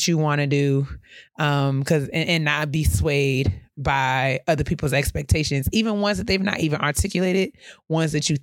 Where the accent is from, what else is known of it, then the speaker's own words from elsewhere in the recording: New York, United States; as a New Yorker, I feel like I walk with a sense of purpose and intention.